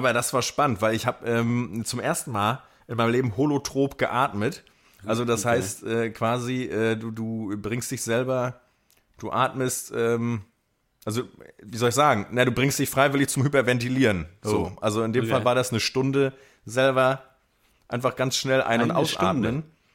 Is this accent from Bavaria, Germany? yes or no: no; Mecklenburg-Vorpommern, Germany; der mir als Mecklenburger natürlich